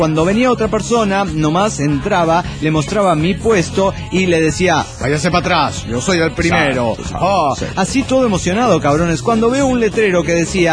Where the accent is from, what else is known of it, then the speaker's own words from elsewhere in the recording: Tultitlán, State of Mexico, Mexico; Hola amigos … monitorista de Tultitlán, México.